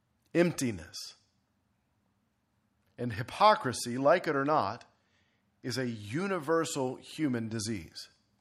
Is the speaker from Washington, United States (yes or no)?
no; Houston, Texas, United States; because I'm Texan to the bone. I'm Houstonian, for that matter. We don't do snow.